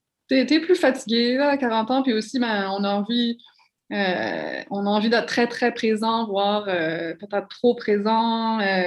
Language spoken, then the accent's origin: French; New Brunswick, Canada; moved away; même si je viens du Nouveau-Brunswick, ça fait des années que je suis au Québec